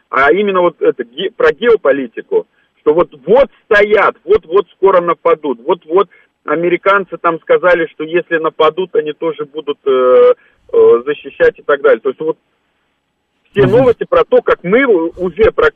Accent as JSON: {"language": "Russian", "country": "Moldova", "said": "Сам родом из Молдавии"}